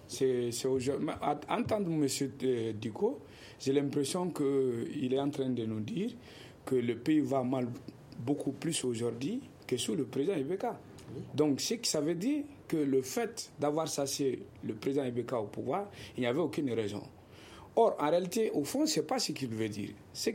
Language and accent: French; Mali; je suis malien